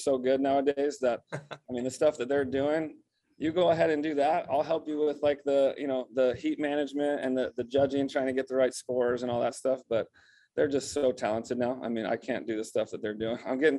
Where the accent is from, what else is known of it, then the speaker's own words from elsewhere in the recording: Marietta, United States; I was fortunate growing up in Marietta. You know, my parents were super supportive.